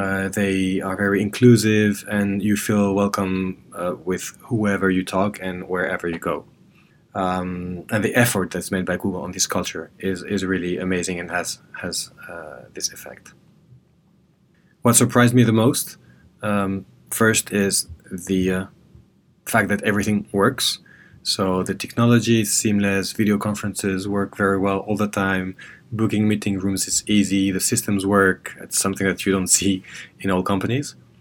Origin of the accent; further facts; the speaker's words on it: Paris, Île-de-France, France; I'm French. I come from Paris.